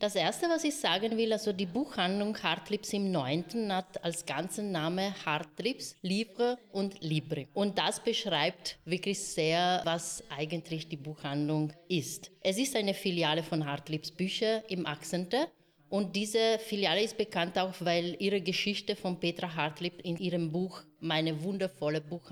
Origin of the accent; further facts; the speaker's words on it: Brescia, Lombardy, Italy; German is a second language; moved away as an adult; now in Vienna, Austria; Ich bin in Brescia aufgewachsen und ich habe dort studiert.